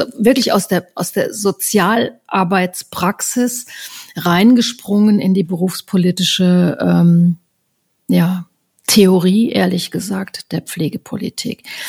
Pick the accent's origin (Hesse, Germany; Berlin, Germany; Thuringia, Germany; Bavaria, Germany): Hesse, Germany; ich bin eine gebürtige Hessin, komme aus dem Rhein-Main-Gebiet.